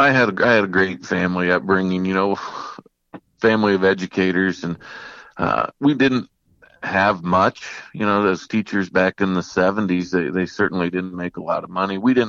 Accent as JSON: {"language": "English", "region": "Indiana", "country": "United States", "tie": "born or raised there", "said": "Well, actually, that came from my family growing up in Indiana."}